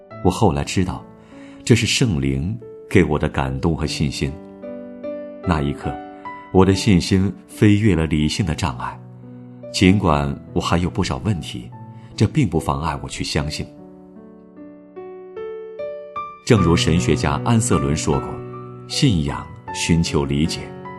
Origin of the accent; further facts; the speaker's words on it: China; 我和很多中国人一样